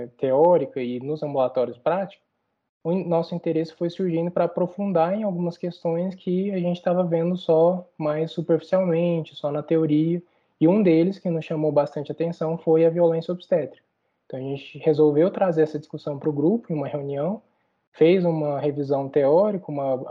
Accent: Uberlândia, Minas Gerais, Brazil; Sou daqui de Uberlândia

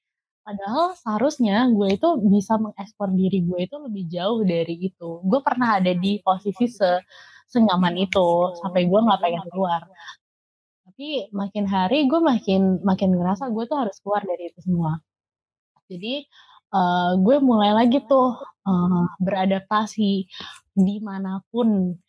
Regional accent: Bekasi, West Java, Indonesia; now in Malang, Indonesia; Contoh aja nih, kayak gue asli Bekasi nih. Gue asli Bekasi dan gue keterima di salah satu universitas di Malang

